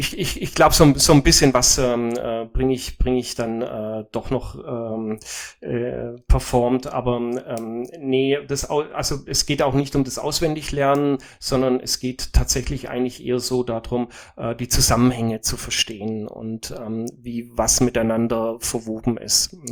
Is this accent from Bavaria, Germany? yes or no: no; Ehingen an der Donau, Baden-Württemberg, Germany; Ich habe ja schon erzählt, dass ich ja eigentlich aus einer Biergegend komme. Ich komme aus Ehingen an der Donau, Tor zu Oberschwaben, Bierkulturstadt.